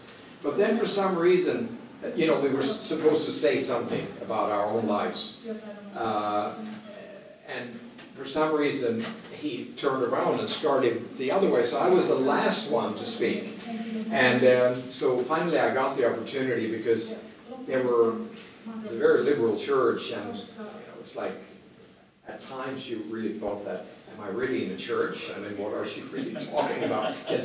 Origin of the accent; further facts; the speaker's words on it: Sweden; I was in my hometown, which is a three-hour drive southwest of Stockholm, so it would be south-central Sweden.